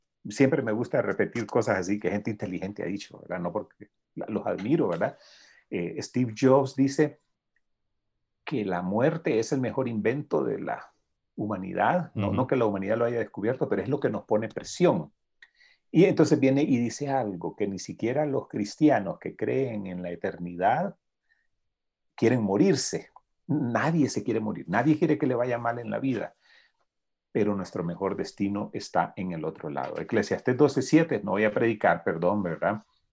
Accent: Honduras; Y después del huracán nos levantamos de nuevo como los hondureños siempre lo hemos hecho.

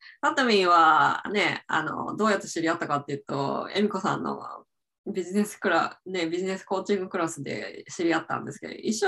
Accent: Hadano, Kanagawa, Japan; also born or lived in Yokohama; 私は秦野市で育ったんですけど、うん、私はでも、14歳まで横浜市で育って、そこから引っ越して秦野市で育ったんだけど

